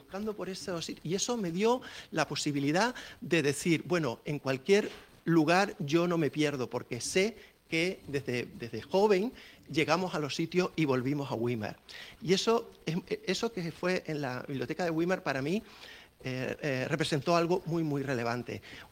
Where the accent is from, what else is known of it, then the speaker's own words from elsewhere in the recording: Canary Islands, Spain; como soy canario, piensan que no